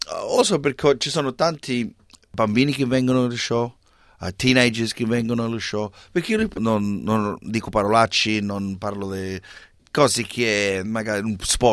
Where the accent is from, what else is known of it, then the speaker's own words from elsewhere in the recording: Sydney, New South Wales, Australia; Io ero nato in Camperdown, a Sydney. È cresciuto più, sai, in Burwood, Strathfield, in a west of Sydney.